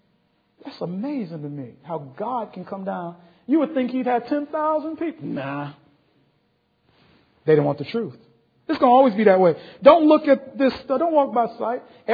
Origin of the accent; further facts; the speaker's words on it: United States; We'll speak some Ebonics on you, so forgive me.